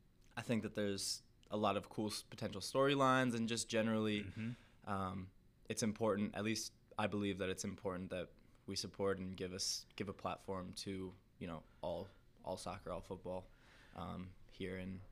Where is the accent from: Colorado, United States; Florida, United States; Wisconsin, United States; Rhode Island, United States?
Wisconsin, United States; Madison; So I grew up in Madison, played Sixers since I was 8, 9 years old.